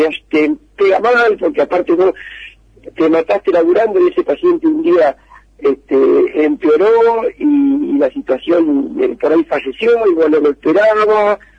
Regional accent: Bolívar, Buenos Aires Province, Argentina; also born or lived in La Plata; yo soy bolivarense, yo soy de Bolívar, me fui a estudiar y estuvimos viviendo en La Plata casi 4 o 5 años, después nos fuimos 25 de mayo

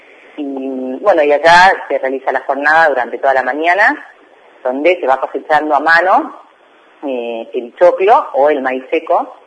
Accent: Buenos Aires, Argentina; now in Bolívar, Argentina; Estudié en Buenos Aires, soy oriunda de Buenos Aires. Vivo en Bolívar hace un año y medio

